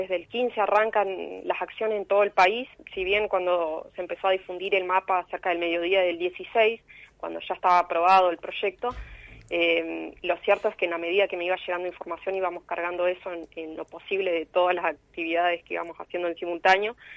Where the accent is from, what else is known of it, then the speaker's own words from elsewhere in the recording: Esquel, Chubut, Argentina; yo también soy de Esquel, así que siempre tengo comunicación con gente de allá